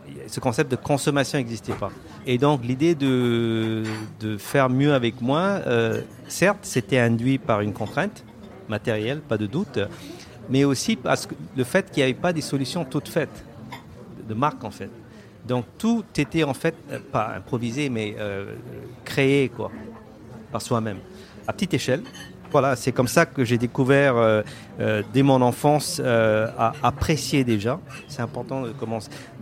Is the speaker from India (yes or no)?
yes; Pondicherry, Puducherry, India; quand j'ai grandi à Pondichéry dans les années 70.